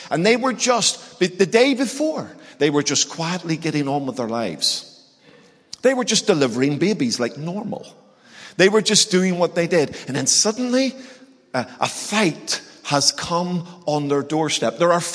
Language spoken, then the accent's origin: English; Northern Ireland, United Kingdom; Now listen, I'm Irish. I'm from Northern Ireland. We were born fighting, right?